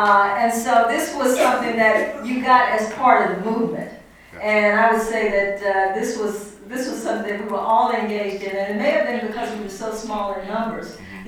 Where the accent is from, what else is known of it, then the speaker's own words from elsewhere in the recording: Houston, Texas, United States; I was from Houston, which is a fairly big city